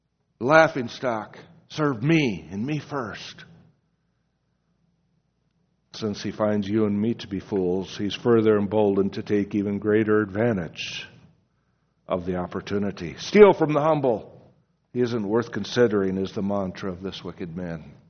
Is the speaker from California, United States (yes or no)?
no; Michigan, United States; I hail from Michigan.